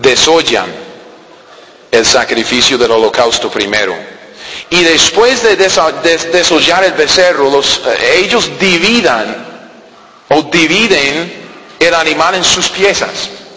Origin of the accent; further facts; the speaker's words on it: United States; Spanish is a second language; yo tuve que buscar la definición, que soy gringo, aunque sí, no parezco.